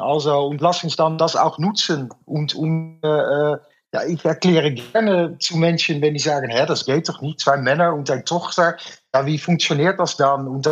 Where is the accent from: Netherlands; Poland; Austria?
Netherlands; Zoetermeer, South Holland; German is a second language; ich bin dann aufgewachsen in Zoetermeer, in de Nähe von Den Haag